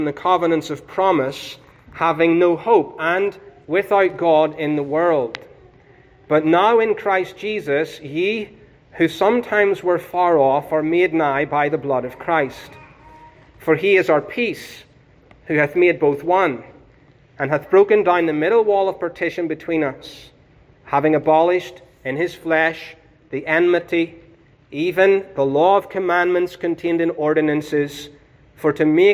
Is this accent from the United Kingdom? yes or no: yes; Northern Ireland, United Kingdom; Growing up in Northern Ireland was, to say the least, an experience of growing up in the midst of trouble and conflict.